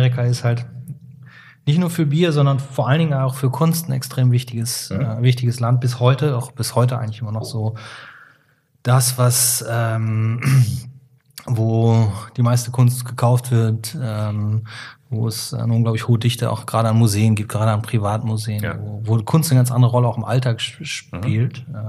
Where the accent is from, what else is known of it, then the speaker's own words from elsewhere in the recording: Cologne, North Rhine-Westphalia, Germany; Als Kölner war das so...